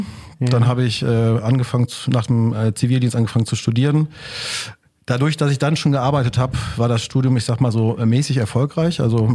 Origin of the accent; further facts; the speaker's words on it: Mülheim an der Ruhr, North Rhine-Westphalia, Germany; Ich bin absolutes Kind des Ruhrgebiets, genau. Ich bin im Herzen des Ruhrgebiets geboren, in Mülheim. 79er Baujahr, geboren, aufgewachsen und lebe immer noch da. Also ich habe den Pott nie so wirklich verlassen.